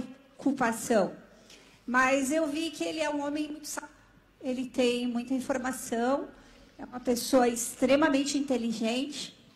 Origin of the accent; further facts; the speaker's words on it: Brazil; eu sou brasileira e sou israelense.